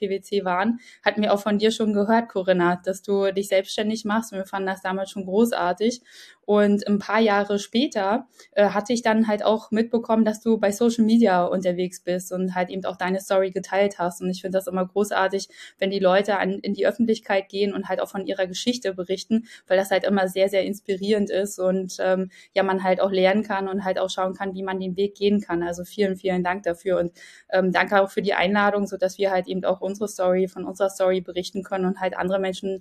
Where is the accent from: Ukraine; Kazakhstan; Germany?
Ukraine; ich selbst komme aus der Ukraine, also man hört das meinem Namen ja gar nicht mehr an.